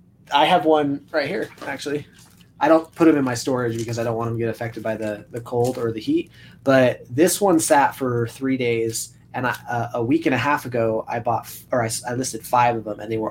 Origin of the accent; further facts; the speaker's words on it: California, United States; also born or lived in Washington; sometimes I say soda pop just because I grew up in California, Washington, and it's pop up in Washington and soda in California, and then it kind of mixes together sometimes.